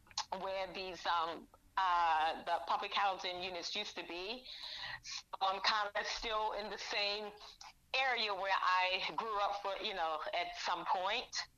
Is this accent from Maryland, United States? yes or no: yes; Baltimore, Maryland, United States; brother and my other two sisters, we all grew up together. And I have, you know, so many memories of us growing up in Baltimore and living on Willard Street.